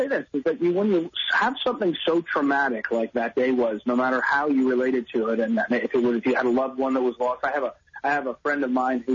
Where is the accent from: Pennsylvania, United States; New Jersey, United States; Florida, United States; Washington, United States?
New Jersey, United States; I grew up in New Jersey, and my high school was in Jersey City.